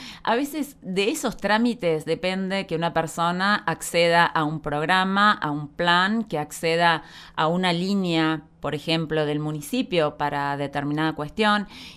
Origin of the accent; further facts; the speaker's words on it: Viedma, Río Negro, Argentina; y somos de Viedma